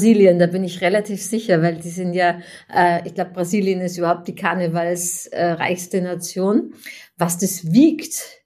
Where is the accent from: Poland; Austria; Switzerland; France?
Austria; now in Germany; ursprünglich meine Heimat in Österreich